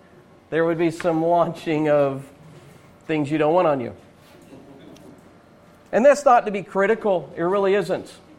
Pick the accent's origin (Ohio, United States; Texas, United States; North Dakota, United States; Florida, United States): Florida, United States; Pompano Beach; When I grew up in Pompano Beach, and when I say Pompano Beach, we didn't live on the beach, okay?